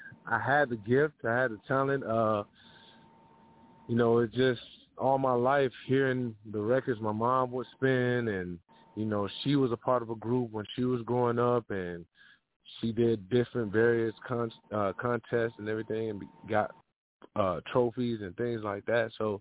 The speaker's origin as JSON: {"language": "English", "country": "Ghana", "tie": "born there", "said": "I was born in Ghana. And in my culture, where I'm from, we have a name that coincides with the day that we're born."}